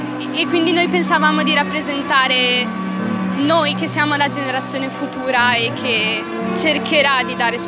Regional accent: Salò, Lombardy, Italy; siamo di Salò e frequentiamo il liceo Enrico Fermi di Salò

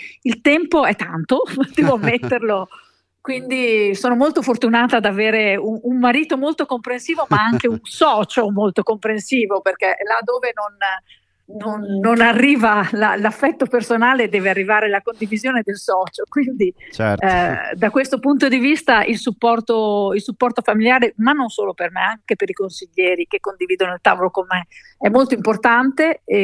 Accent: Emilia-Romagna, Italy; mi verrebbe da dire regione, vede, da vera romagnola, ma la regione è l'Emilia Romagna.

